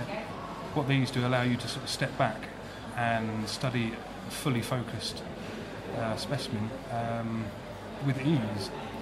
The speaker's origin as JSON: {"language": "English", "region": "London", "country": "United Kingdom", "tie": "born or raised there", "said": "I'm surrounded by nature day in, day out. And it's I'm a city boy, essentially. I grew up in London, and, you know, I lived in London most of my life. We only moved out a short while ago."}